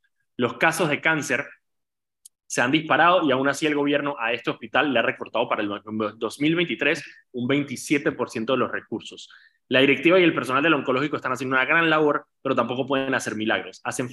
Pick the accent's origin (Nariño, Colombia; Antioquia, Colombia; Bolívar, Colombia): Antioquia, Colombia; Medellín; Yo crecí en Medellín, hermano. O sea, allá el mar más cerca queda a 12 horas en carro.